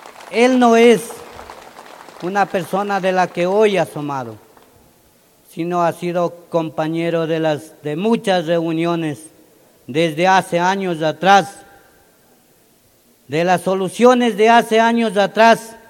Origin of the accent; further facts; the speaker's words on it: San José del Tambo, Bolívar, Ecuador; vengo desde la provincia de Bolívar, del Cantón Chillanes, Parroquia San José del Tambo, Comunidad San Pablo de Amalí.